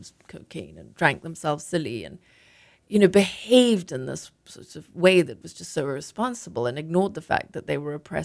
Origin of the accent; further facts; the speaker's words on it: Zimbabwe; the memoir I wrote of my own childhood growing up in Rhodesia